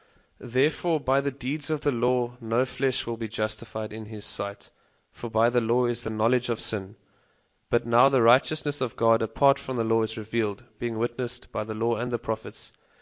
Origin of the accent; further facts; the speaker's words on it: Stellenbosch, Western Cape, South Africa; I was born in Stellenbosch in South Africa and went to school there, and I finished my music degree there yesterday. Oh, sorry. Last year.